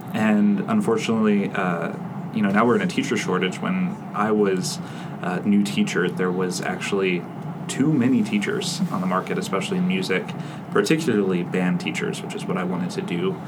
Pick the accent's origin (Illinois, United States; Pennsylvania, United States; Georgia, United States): Illinois, United States; Streamwood; Yeah, I grew up in the Chicago suburbs, a town called Streamwood, kind of around Schaumburg, which more people tend to know.